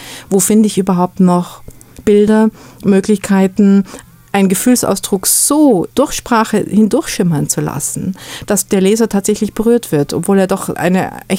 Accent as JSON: {"language": "German", "region": "Bavaria", "country": "Germany", "tie": "born or raised there", "said": "Ich bin ja in Bayern aufgewachsen und in Bayern sagt man ja zu jemandem"}